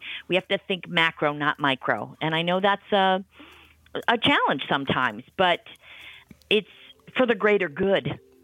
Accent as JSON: {"language": "English", "region": "the North", "country": "United States", "said": "I am not from here. I'm not from Appalachia. You can hear I talk funny. I'm a northerner."}